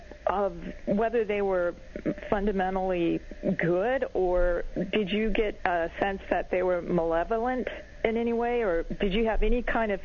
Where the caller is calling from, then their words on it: Seattle, Washington, United States; I'm calling from Seattle.